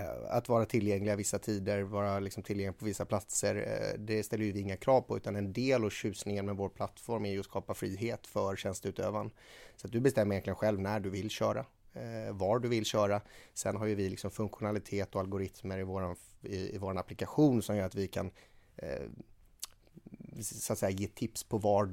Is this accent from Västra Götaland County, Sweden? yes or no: yes; Gothenburg, Västra Götaland County, Sweden; Och det tycker jag som göteborgare är kul.